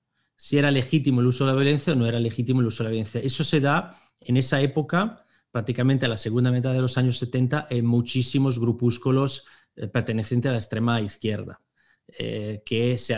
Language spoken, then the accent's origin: Spanish; Italy; Spanish is a second language; Por ejemplo, en mi país, en Italia, también pasó